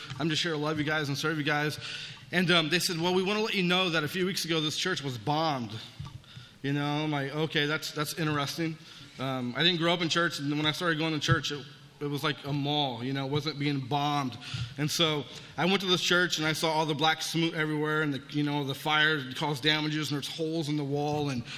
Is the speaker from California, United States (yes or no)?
yes; California, United States; I grew up in California, and church really wasn't part of our DNA.